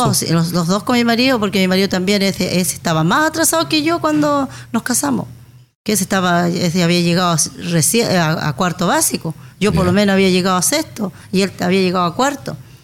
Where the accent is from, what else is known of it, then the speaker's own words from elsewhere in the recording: Río Negro, Los Lagos, Chile; yo soy nacida y criada en el sector que se llama El Bolsón, Riachuelo, comuna de Río Negro. Yo estudié ahí en la escuela del sector